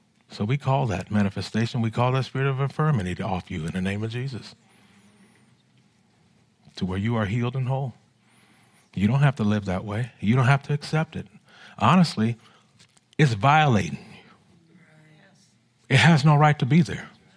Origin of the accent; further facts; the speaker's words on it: California, United States; I'm from Cali, so I got to go with the 49ers.